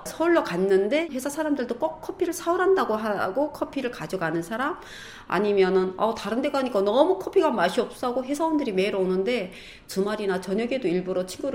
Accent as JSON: {"language": "Korean", "country": "North Korea", "said": "북한에서 왔고 영어를 안 배웠다."}